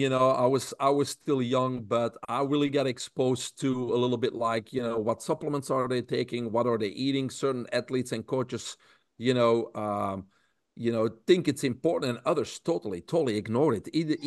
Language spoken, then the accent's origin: English; Belgium; I grew up in Belgium.